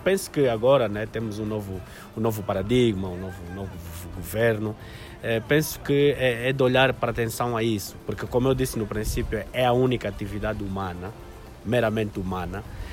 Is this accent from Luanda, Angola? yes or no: no; Benguela, Angola; born there; Eu ia dizer que eu nasci em Benguela